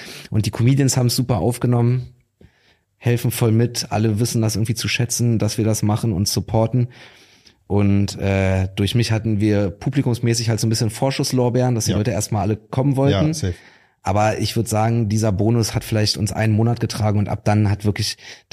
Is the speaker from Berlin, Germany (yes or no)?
yes; Berlin, Germany; ich bin halt auch hier in Berlin aufgewachsen. So, ich habe meine komplette Jugend irgendwie genau das gemacht.